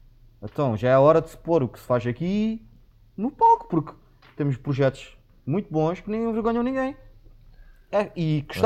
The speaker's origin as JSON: {"language": "Portuguese", "region": "Algarve", "country": "Portugal", "said": "somos daqui, do Algarve"}